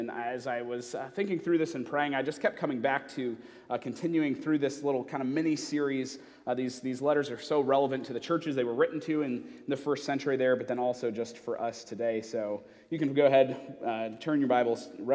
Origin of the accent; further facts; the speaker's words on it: Michigan, United States; But now, growing up in Michigan, I'm quite opinionated about this.